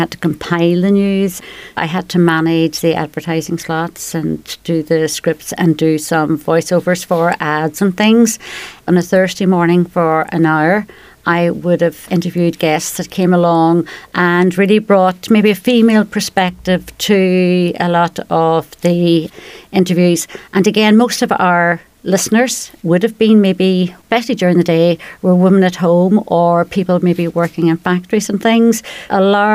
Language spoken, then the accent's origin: English; Northern Ireland, United Kingdom; Well, I grew up in the North in the 60s and 70s.